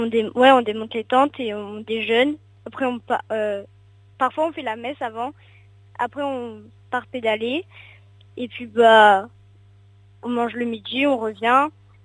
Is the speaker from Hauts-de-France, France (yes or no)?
yes; Coucy-le-Château, Hauts-de-France, France; J'ai 12 ans. Je viens de Coucy-le-Château. C'est dans l'Aisne.